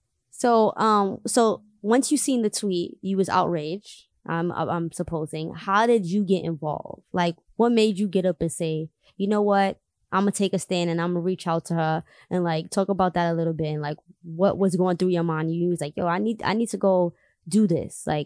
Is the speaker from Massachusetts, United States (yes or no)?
no; Queens, New York, United States; Literally, like we said, we're from Queens. That's literally, what, 10 minutes away from us?